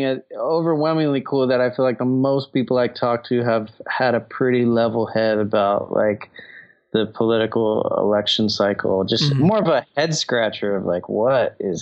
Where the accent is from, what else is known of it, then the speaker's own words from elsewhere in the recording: Orlando, Florida, United States; You know, I grew up in Orlando.